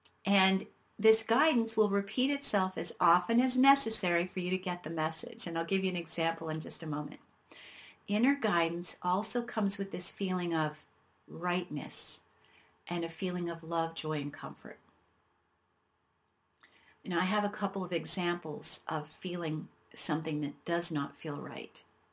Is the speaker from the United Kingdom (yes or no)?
no; Canada; now in Boulder, United States; I grew up in Canada, and I had my fill of cold weather and snow. And here I am having to move at this point in my life to Boulder.